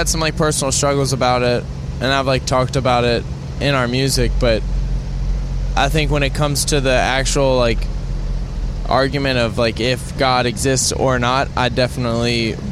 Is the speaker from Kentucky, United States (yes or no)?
yes; Louisville, Kentucky, United States; So like my address is Louisville, Kentucky.